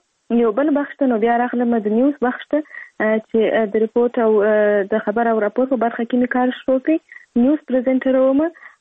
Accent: Kandahar, Afghanistan; born or raised there

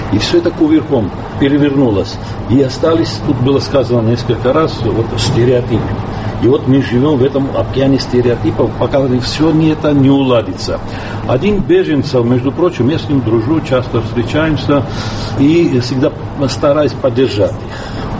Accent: Sukhumi, Abkhazia, Georgia; я рад, что в моем родном городе, в Сухуми, я нашел моих читателей.

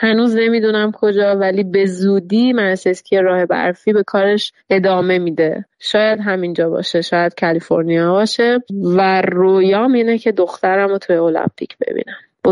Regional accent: Iran; الانی که اینجا نشستم به دور از ایرانم

